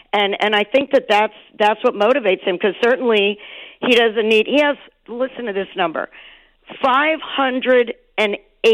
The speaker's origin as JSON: {"language": "English", "country": "United States", "said": "You know, we are American. We are blue collar. We never say die."}